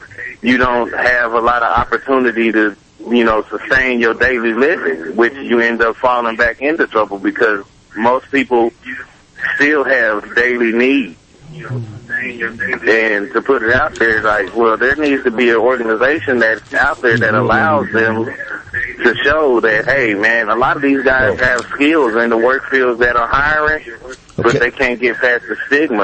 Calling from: United States; I'm calling from Jackson County, east side of town.

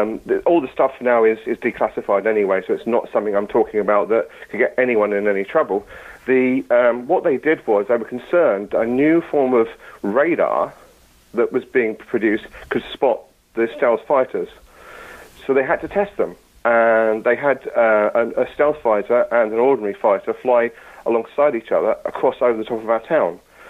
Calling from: United Kingdom; from the UK.

